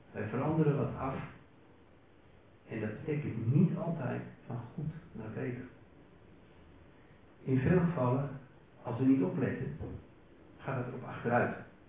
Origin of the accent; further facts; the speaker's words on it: Elst, Utrecht, Netherlands; Wij komen uit Elst in het midden van het land, in de buurt van Veenendaal, Driebergen, Doorn, ik weet die ook misschien wel. … we hebben vijf zonen